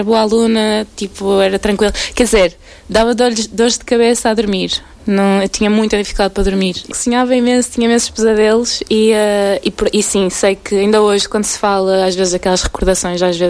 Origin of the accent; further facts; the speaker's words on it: Santa Maria da Feira, Aveiro, Portugal; De onde é que eu venho? De Santa Maria da Feira, não é? Também é por isso que estou cá. Venho de Santa Maria da Feira, venho de duas pessoas extraordinárias, que são os meus pais